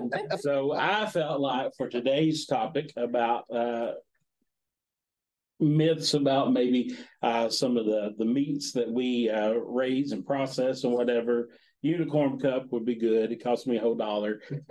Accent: Arkansas, United States; moved away as an adult; I'm the transplant to Northwest Tennessee. I grew up in Southwest Arkansas, seventh generation for a poultry farm, beef cattle operation.

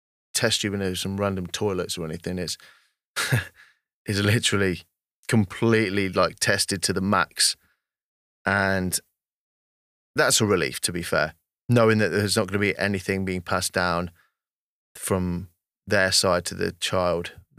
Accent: England, United Kingdom; I do feel very passionate about that just as much as I do that I'm English.

